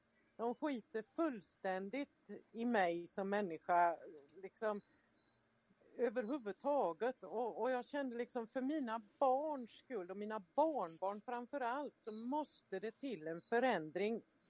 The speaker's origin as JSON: {"language": "Swedish", "region": "Dalarna County", "country": "Sweden", "tie": "born or raised there", "also_born_or_lived": "Mölndal", "said": "jag är uppvuxen i Dalarna och känner att jag kommer från Dalarna. Men mina föräldrar var nere och svängde i Mölndal. Så att jag är född i Mölndal."}